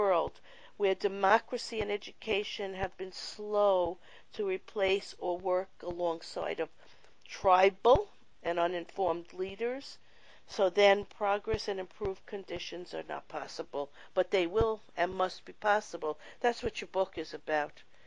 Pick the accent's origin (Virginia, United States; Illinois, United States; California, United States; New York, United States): New York, United States; Brooklyn; I grew up in New York, in Brooklyn. I was born into a Jewish family.